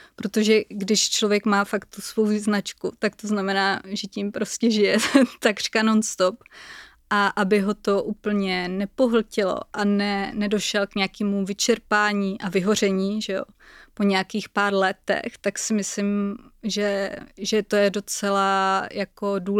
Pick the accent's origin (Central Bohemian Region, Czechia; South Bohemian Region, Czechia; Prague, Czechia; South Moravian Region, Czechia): South Moravian Region, Czechia; Brno; to jsme vlastně neřekli, že jsem Brňačka